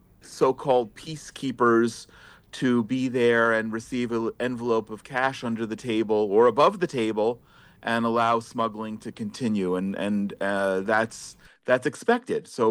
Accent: New Jersey, United States; I live in an apartment, but in my house growing up in New Jersey, we had dandelions

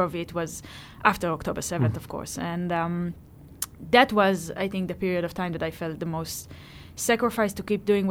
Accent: Israel; from Israel. I'm the Israeli champion.

